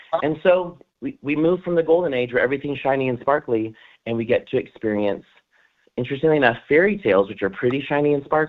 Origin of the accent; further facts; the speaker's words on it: San Diego, California, United States; I'm from San Diego, where this musical was built.